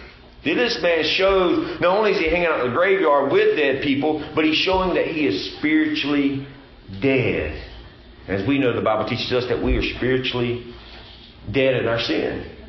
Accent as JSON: {"language": "English", "region": "Georgia", "country": "United States", "tie": "born or raised there", "said": "I know growing up in the South Georgia, I had a Jesus that was a devil Jesus."}